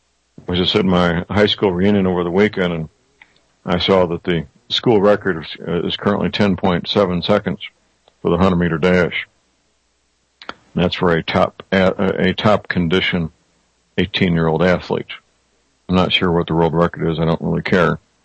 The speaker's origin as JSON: {"language": "English", "town": "St. Louis", "region": "Missouri", "country": "United States", "tie": "born or raised there", "said": "answered by some very polite young men and women in my hometown, St. Louis, Missouri."}